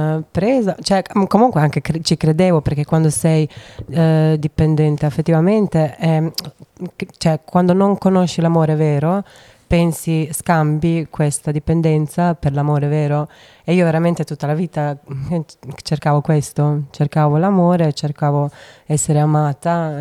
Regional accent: Dubrovnik, Dubrovnik-Neretva County, Croatia; Italian is a second language; now in Italy; Io sono dalla Croazia, da Dubrovnik, sud.

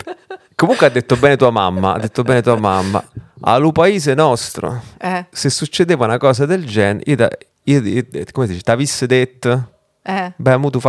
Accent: Rome, Lazio, Italy; Innanzitutto è un luogo che per me, che vengo da Roma, comunque con, se vuoi, una cultura più del sud Italia

